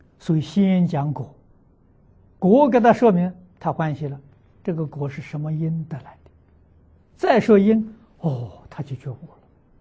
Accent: China; 我们中国人讲和平呢、和是果啊，平是因呢

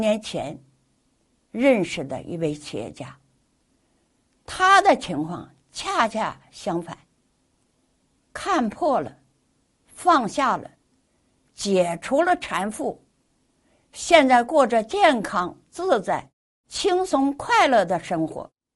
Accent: Harbin, Heilongjiang, China; 他是大连人，我是哈尔滨人

